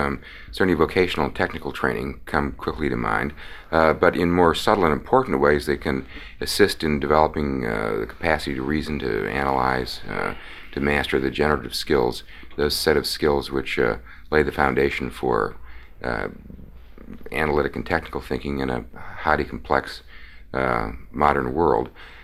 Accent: Chicago, Illinois, United States; When I was growing up in Chicago, we had a couple of huge technical schools

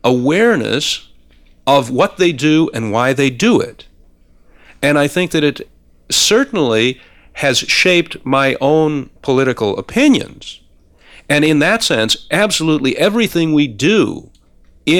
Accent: United States; I think that I am an American. I love my country. I'm very deeply attached to it, and I identify with it.

